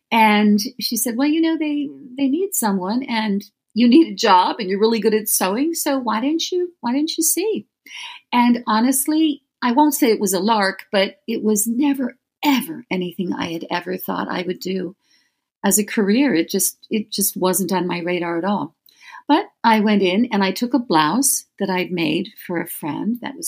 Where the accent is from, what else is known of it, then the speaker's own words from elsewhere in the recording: Baltimore, Maryland, United States; also born or lived in London / Afghanistan; I'm from Baltimore, pretty much. Based in Baltimore now, although I did live for a number of years in London when I had a previous life as a classical pianist, and I've also lived in Afghanistan